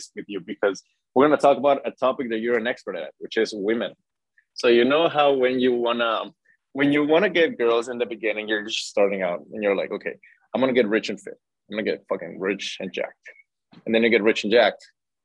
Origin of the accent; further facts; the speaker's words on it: Guatemala; English is a second language; now in Austin, United States; So the reason why I came to Austin from Guatemala is that I wanted like better competition.